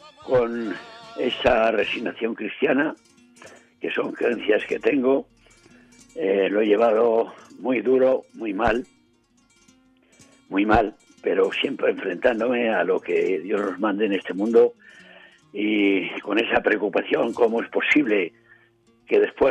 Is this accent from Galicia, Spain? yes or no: no; Barcelona, Catalonia, Spain; desde aquí, desde Barcelona, que es mi tierra, me adoran.